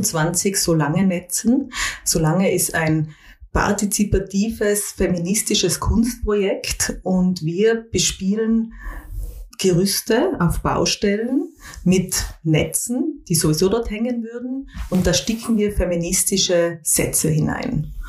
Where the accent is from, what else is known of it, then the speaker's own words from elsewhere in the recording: Innsbruck, Tyrol, Austria; also born or lived in Vienna, Austria; Ich bin bildende Künstlerin und Filmemacherin. Bin eine Innsbruckerin, wieder zurückgekehrt nach vielen Jahren in Wien und im Ausland